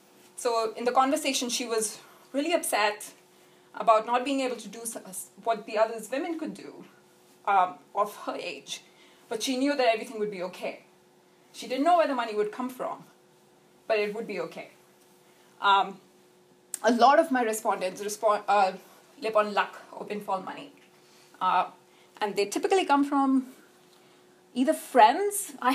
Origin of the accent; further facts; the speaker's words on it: India; because I'm an Indian, Indians are quite judgmental